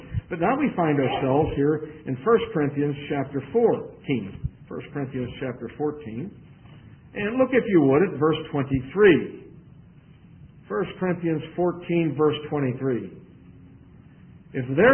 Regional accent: Pittsburgh, Pennsylvania, United States; but I grew up in Pittsburgh, so guess which one I'm going to use.

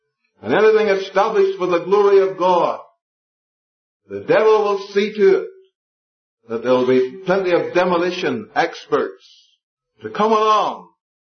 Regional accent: Ballymena, Northern Ireland, United Kingdom; Well, I'm not a Plymouth brother. I'm a brother from Harryville and Ballymena.

